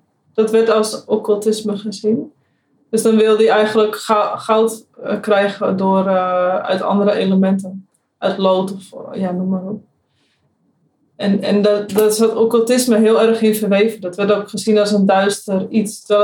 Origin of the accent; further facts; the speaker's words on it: Egmond-Binnen, North Holland, Netherlands; Nou ja, ik kom bijvoorbeeld uit Egmond binnen en daar hebben we een heilige put.